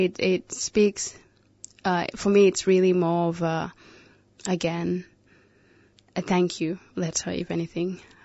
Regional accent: South Sudan; When I was a child growing up in South Sudan, there was different ways of me being, raised up.

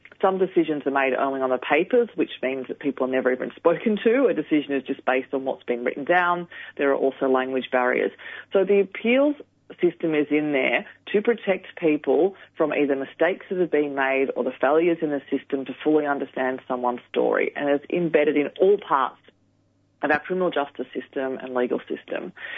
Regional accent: Australia; born there; I was born in Australia. I have Australian citizenship.

